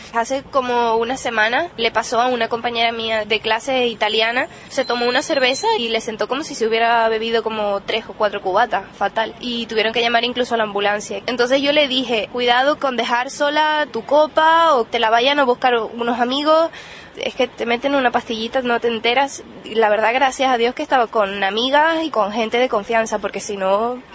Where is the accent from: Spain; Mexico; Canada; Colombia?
Canada; Yo soy de Canadá